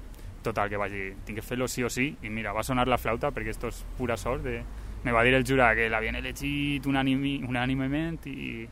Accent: La Vall d'Uixó, Valencian Community, Spain; en el meu poble, en la Vall d'Uixó, hi havia falles de menudet

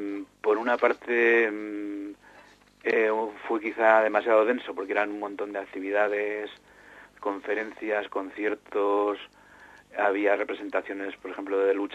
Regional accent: Soria, Castile and León, Spain; also born or lived in Ibiza; Que soy soriano. Evidentemente mi familia es por parte de padre soriana, pero yo realmente nací en Ibiza, nací en la isla de Ibiza.

